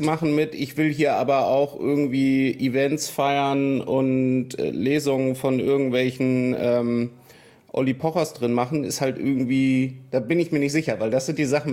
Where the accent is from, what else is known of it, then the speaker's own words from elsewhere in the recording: Hausham, Bavaria, Germany; born there; Ich bin geboren 1981 in Hausham in Oberbayern.